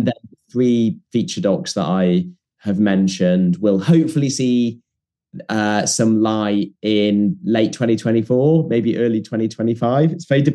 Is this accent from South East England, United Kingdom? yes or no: no; Leeds, Yorkshire and the Humber, United Kingdom; I grew up in Leeds.